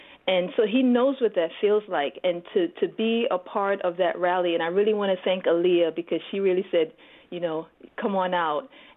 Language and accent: English; Jamaica; Again, we're from the Caribbean. I'm Jamaican. So, you know, we have a big family.